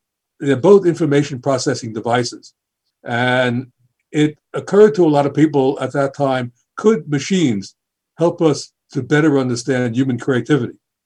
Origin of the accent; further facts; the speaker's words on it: New York City, New York, United States; When I was growing up in the Bronx, I was very interested in art, both the applied side and drawing, and also I frequented many of the wonderful art museums in New York City.